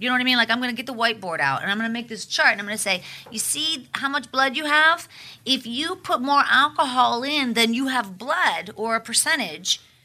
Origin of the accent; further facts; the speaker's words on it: Pittsburgh, Pennsylvania, United States; You know, it's true though, like growing up in Pittsburgh, it was like that in terms of drinking, because it was just like a way of life.